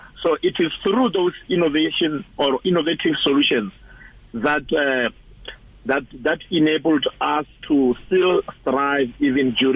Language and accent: English; Limpopo, South Africa; I was born and bred in Limpopo province. I come from an area called Madeira, Asikororo. So that's where I did all my schoolings.